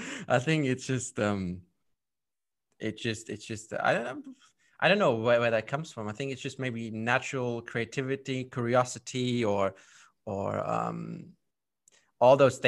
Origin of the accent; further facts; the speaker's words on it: Germany; English is a second language; moved away as an adult; now in United Kingdom; Actually, I come from Germany, so that's my background story. And then 4 years ago, I moved to the UK because I needed a new challenge